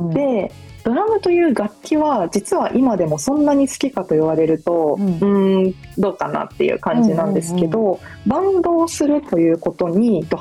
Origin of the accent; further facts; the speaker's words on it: Okinawa, Japan; なかなかちょっと希望するところが叶わずに地元に帰ったっていうのが